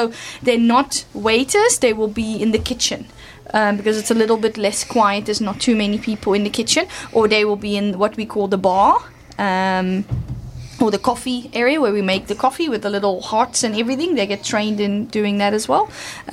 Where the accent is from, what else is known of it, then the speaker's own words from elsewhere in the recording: Netherlands; English is a second language; moved away as an adult; now in South Africa; when I did my internship here in South Africa, because I'm actually from the Netherlands, in Europe